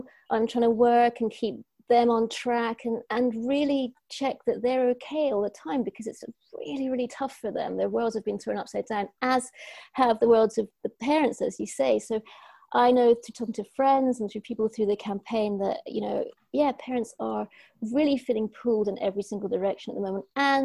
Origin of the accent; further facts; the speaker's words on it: Scotland, United Kingdom; I'm a Scot